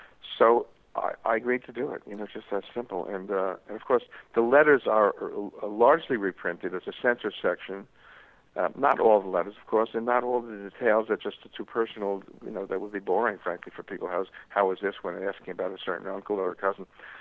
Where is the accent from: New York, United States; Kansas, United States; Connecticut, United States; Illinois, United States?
New York, United States; Bronx; I was born and raised in the Bronx. People didn't aspire to be composers, you know.